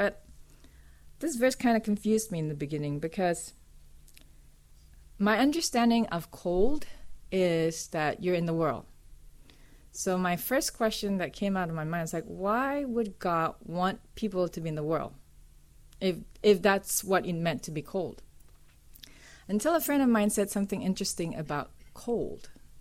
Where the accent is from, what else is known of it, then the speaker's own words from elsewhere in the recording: Indonesia; I am from Indonesia. How many of you been to Indonesia?